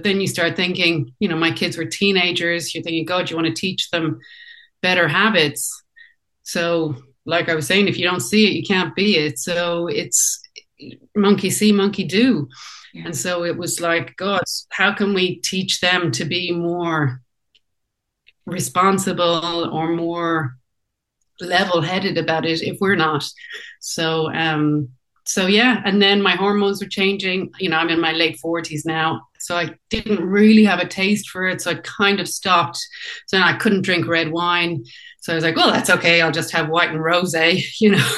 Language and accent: English; Furbo, Connacht, Ireland; now in France; So I'm from Galway, as you said, from Furbo, which is the first village in Connemara.